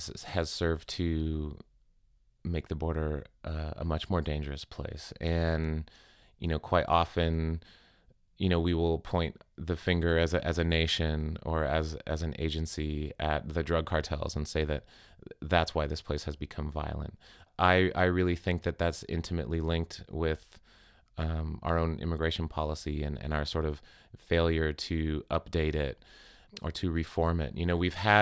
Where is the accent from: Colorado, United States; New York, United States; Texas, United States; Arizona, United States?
Arizona, United States; I grew up in Arizona. My mother was a park ranger. You know, so I grew up close to the desert.